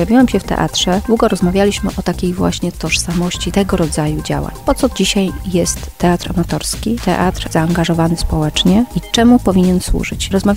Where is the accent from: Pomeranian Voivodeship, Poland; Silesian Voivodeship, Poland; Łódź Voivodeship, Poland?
Silesian Voivodeship, Poland; Nie jestem z Ornatowic, ale wioseczki obok.